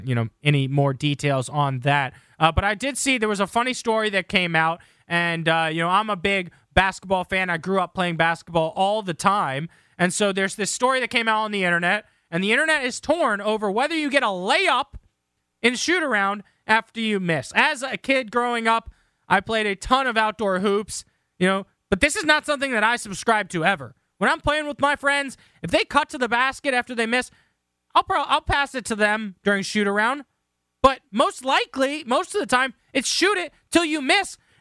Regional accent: Barrington, United States; Growing up in Barrington, we had a hoop next to my driveway that I would play at pretty much every day

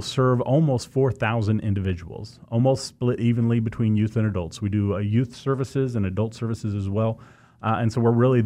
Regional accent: Newton, Kansas, United States; I grew up in Newton.

